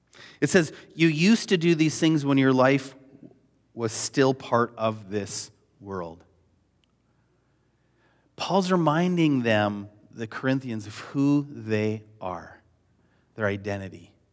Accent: Canada; what's really stuck out to me is less about the fact that I'm Canadian, and I am Canadian.

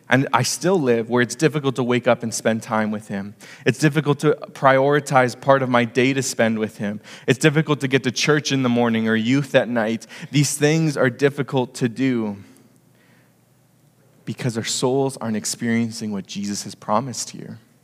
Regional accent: Edmonton, Alberta, Canada; now in Kamloops, Canada; I came from Edmonton. And so I need no say more about that. Because now I live in Kamloops and I look outside and there's already trees growing that I've never seen in my life because Edmonton is flat.

